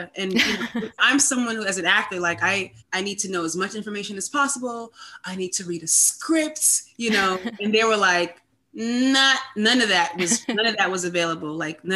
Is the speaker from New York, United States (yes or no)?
yes; New York, United States; And so I'm from New York. I'm a New Yorker.